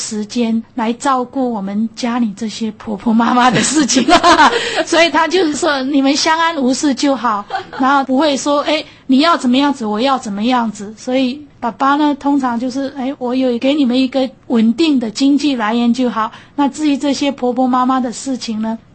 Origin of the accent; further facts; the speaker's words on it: China; 那我们中国人就会要求很高，就会一直要把他都有一些超前这样子、